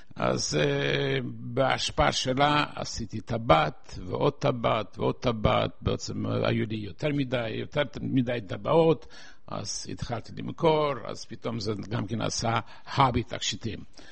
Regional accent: Wrocław, Lower Silesian Voivodeship, Poland; moved away; also born or lived in Israel / San Francisco, United States; המקום איפה שגרתי, ראיתי את הבונקר תמיד שעניין אותי על יד הבית שלנו, הסביבה לא הכי יפה, אבל וורוצלב עצמה עיר די יפה. טוב, אחרי עזבתי את פולין ב-56, עלינו ארצה

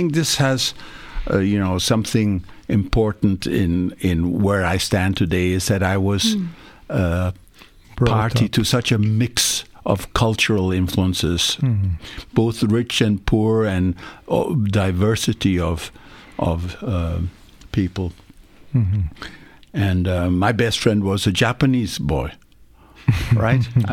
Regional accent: Mumbai, Maharashtra, India; So I grew up in India, a Greek mother and a Danish father in Bombay, India.

